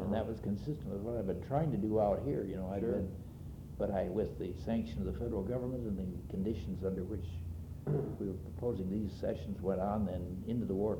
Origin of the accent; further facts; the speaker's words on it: Pacific Northwest, United States; because I guess because I was from the Northwest, they put me on the business about Siberian logging